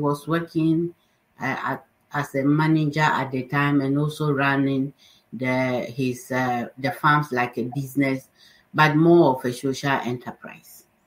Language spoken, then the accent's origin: English; northern Ghana, Ghana; I come from Ghana.